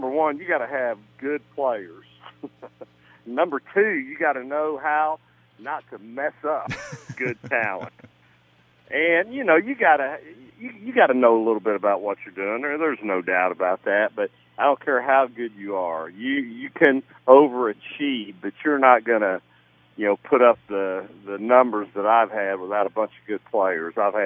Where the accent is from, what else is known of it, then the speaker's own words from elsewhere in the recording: Cincinnati, Ohio, United States; I was raised around Cincinnati, so I know exactly what you guys are going through.